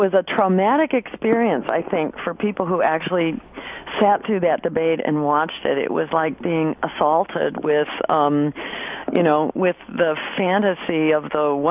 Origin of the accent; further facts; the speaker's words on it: Massachusetts, United States; in my home state in Massachusetts